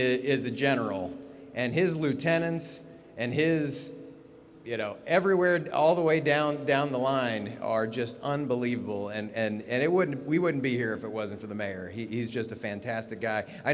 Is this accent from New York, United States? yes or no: no; Columbus, Ohio, United States; I'm from Ohio, from Columbus, Ohio.